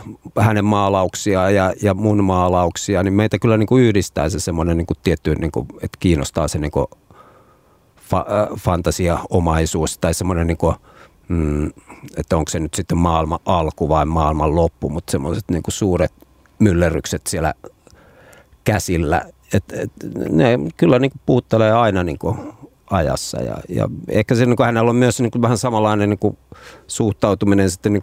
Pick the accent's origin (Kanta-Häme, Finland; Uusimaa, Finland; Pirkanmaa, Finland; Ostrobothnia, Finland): Ostrobothnia, Finland; Siis mä olen Pohjanmaalta kotoisin kanssa